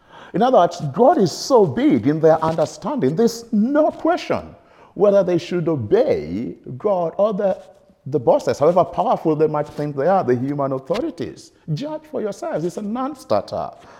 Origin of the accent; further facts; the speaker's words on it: Netherlands; So I thought I should put in this because I'm from the Netherlands.